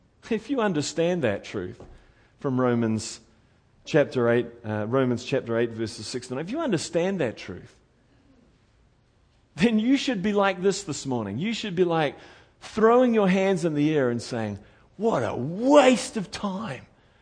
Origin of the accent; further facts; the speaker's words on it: New Zealand; accent: New Zealand; you can't figure out a word that I'm saying, it's not because of my New Zealand accent.